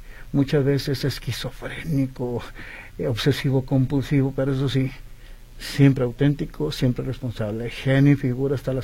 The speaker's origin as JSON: {"language": "Spanish", "town": "Mazatlán", "region": "Sinaloa", "country": "Mexico", "tie": "born there", "said": "Nací en Mazatlán, Sinaloa, el 14 de julio de 1964."}